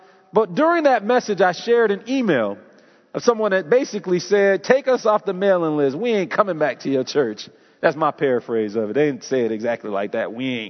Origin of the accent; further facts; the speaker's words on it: Detroit, Michigan, United States; You know, as a child growing up in Detroit, I kind of thought there was this unwritten rule in my household that I was never to date a white girl.